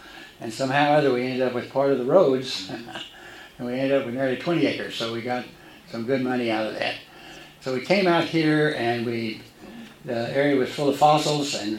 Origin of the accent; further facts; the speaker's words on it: Lake Worth, Texas, United States; And I grew up in Lake Worth. And so as I grew up, first grade through the 12th grade, Lake Worth, 10-minute drive from here, or less, and so forth, we were the Lake Worth Bullfrogs.